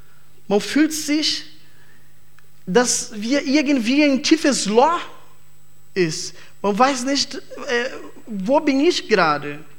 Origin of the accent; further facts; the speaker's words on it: Brazil; German is a second language; Entschuldigung, ich bin Brasilianer.